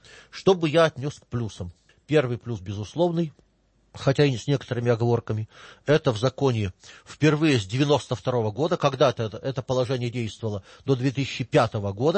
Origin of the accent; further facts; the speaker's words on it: Omsk, Omsk Oblast, Russia; как плакала учительница в моем родном городе